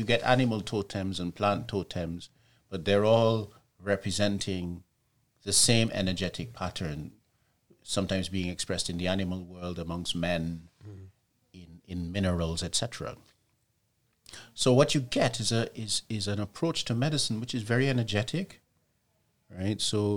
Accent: Guyana; moved away; also born or lived in England; I mean, when I was taken to Guyana when I was three. I was born in England.

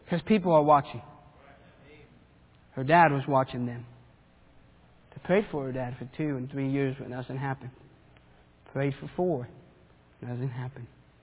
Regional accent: Argentina; and I remember growing up in Argentina as a boy

